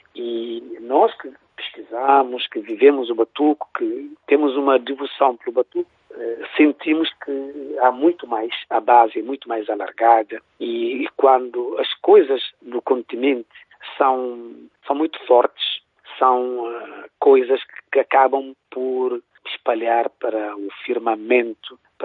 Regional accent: Cape Verde; como nós todos, como cabo-verdianos que somos

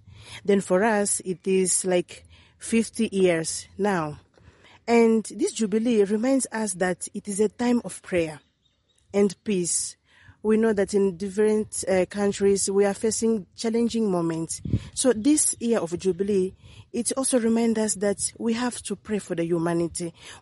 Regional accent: Angola; now in Maputo, Mozambique; I belong to the Congregation of the Daughters of St. Paul, and I'm from Angola. Currently, I'm working in Maputo

